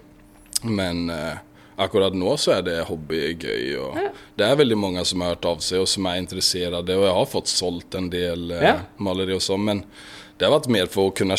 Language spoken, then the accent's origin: Swedish; Falkenberg, Halland County, Sweden; also born or lived in Sydney, Australia; Jag var hemma i Falkenberg i Sverige, bored, uttråkad